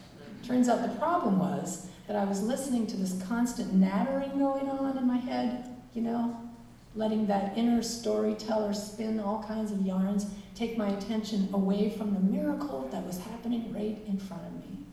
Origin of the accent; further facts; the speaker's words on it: Canada; It's a great time to be in Canada, let me tell you. And I got to visit with family members in my hometown